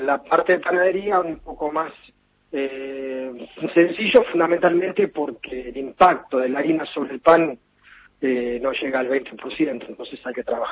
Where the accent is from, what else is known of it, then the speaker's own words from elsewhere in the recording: Junín, Buenos Aires Province, Argentina; o una que está en Junín, de donde soy yo, digamos, ¿no?